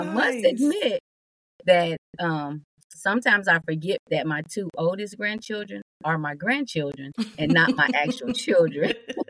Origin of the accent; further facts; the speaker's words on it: Tennessee, United States; also born or lived in Oklahoma; Well, I was born in Oklahoma, but grew up in Tennessee.